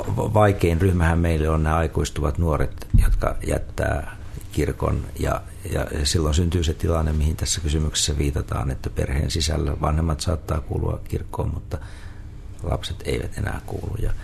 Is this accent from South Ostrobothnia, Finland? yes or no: yes; South Ostrobothnia, Finland; meillä päin siellä Etelä-Pohjanmaalla, niin edelleen kirkolla on sija ihmisten elämässä